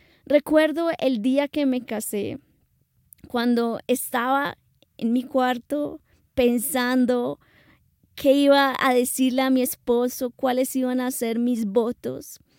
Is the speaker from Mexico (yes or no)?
no; Colombia; mi esposo es de Inglaterra y yo soy de Colombia.